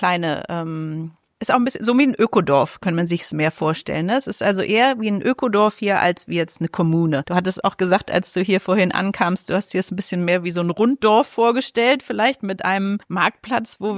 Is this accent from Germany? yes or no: yes; Berlin, Germany; moved away as an adult; Und die Gesellschaft, aus der ich komme, jetzt aus Berlin